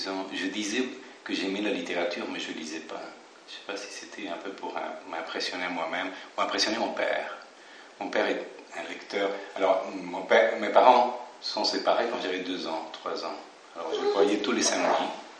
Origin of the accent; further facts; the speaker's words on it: Buenos Aires, Argentina; born there; French is a second language; also born or lived in Paris, France; Mon père est yougoslave, c'est José. Je suis né en Argentine, à Buenos Aires, il y a 44 ans. Et puis, j'ai passé quelques années de mon enfance à Paris. Alors, ça explique mon français.